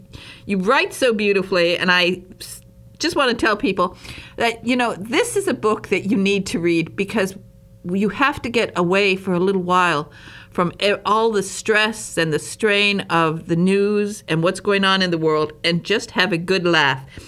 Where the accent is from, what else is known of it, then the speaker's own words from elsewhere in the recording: Michigan, United States; Well, there are so many joys about coming from Michigan, and for me, you know, I'm from Berega, Michigan, which is in the northern, you know, really up in the Upper Peninsula. I'm a Youper.